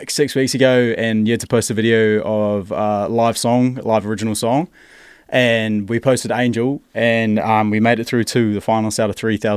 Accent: Hawke's Bay, New Zealand; I'm from Hawke's Bay as well, so like literally grew up there

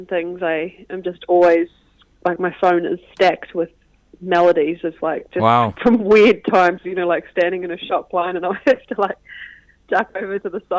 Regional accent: Waimate, Canterbury, New Zealand; we started in my hometown of Waimate and finished back there with the tour

